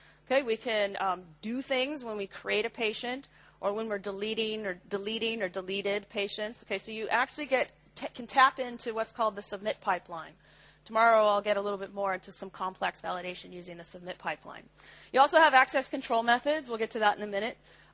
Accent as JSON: {"language": "English", "town": "San Francisco", "region": "California", "country": "United States", "said": "I'm from San Francisco, but usually we only have males and females in the world."}